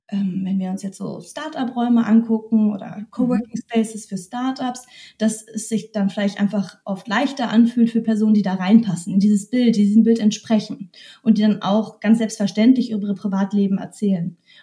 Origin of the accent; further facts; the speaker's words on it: Tokyo, Japan; also born or lived in Hong Kong; Also ich bin im Ausland aufgewachsen, in Tokio und Hongkong.